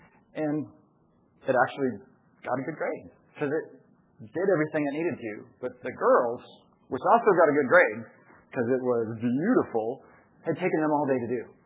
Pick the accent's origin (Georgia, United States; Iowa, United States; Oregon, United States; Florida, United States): Oregon, United States; moved away; I love to drive. I'm from Oregon, and I'm driving from when I moved to Texas, getting my dog, putting him in the Jeep, and I was driving all the way across the country.